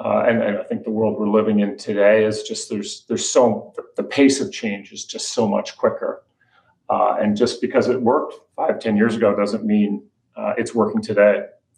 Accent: Halifax, Nova Scotia, Canada; moved away as an adult; now in Saint John, Canada; I grew up in Halifax. And 1993, moved from Halifax to St. John with my young family. And St. John's a relatively small place.

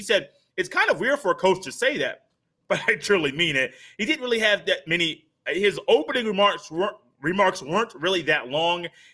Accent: Fort Wayne, Indiana, United States; I know of a guy that's in my from my hometown, actually. I was born in Fort Wayne, Indiana.

